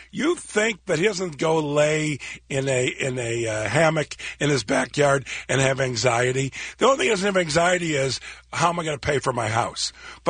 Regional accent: Chicago, Illinois, United States; now in Los Angeles, United States; I'm from Chicago, but L.A. is my home, and I will live here for the rest of my life.

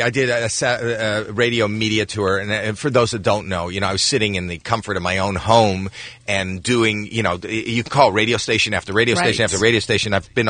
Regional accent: Toronto, Ontario, Canada; now in United States; it is my hometown.

